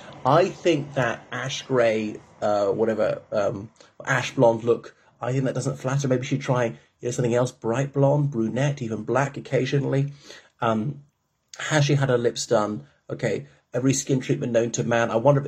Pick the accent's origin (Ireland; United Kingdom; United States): Ireland; from Ireland and this is about Bonnie Blue.